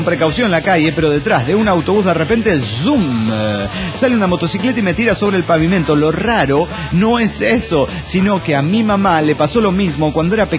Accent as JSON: {"language": "Spanish", "town": "Toluca", "region": "State of Mexico", "country": "Mexico", "said": "de Toluca, México."}